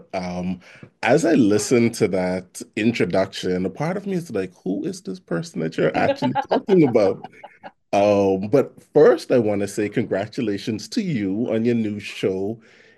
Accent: Bahamas; I think has been born and bred in the Bahamas. If there's one thing that I want people to take away from all of this, I think it's just that point right there that Bahamians are so expressive.

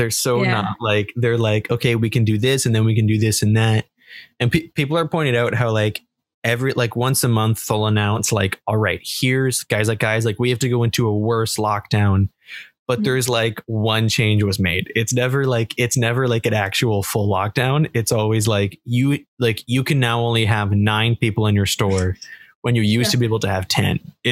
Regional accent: Sarnia, Ontario, Canada; I usually also do, every week I complain about my hometown for a bit. I'm from Sarnia, Ontario

